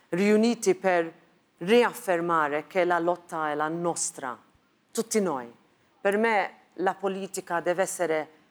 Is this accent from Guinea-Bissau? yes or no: no; Malta; Italian is a second language; anche nel mio paese, che avevamo una giornalista, Daphne Caruana Galizia